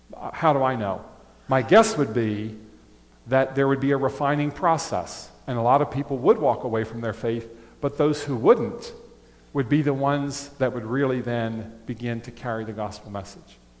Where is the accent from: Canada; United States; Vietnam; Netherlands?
United States; born there; I was born in America. I've lived in America.